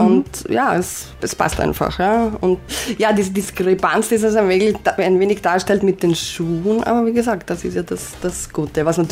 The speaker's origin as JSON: {"language": "German", "region": "Vienna", "country": "Austria", "also_born_or_lived": "Vorarlberg", "lives_now": "Ebreichsdorf, Austria", "said": "Ich komme aus Wien im Prinzip, ja, und lebe jetzt in Ebreisdorf. Ja, war zwar auch schon im Ländle, im schönen Vorarlberg, aber trotzdem."}